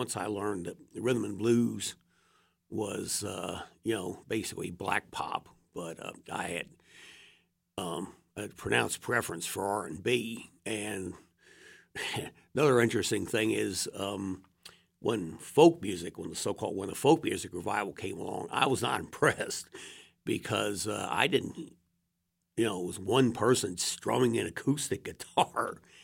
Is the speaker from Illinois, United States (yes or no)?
no; Arlington, Virginia, United States; I was from the East Coast, Arlington, Virginia.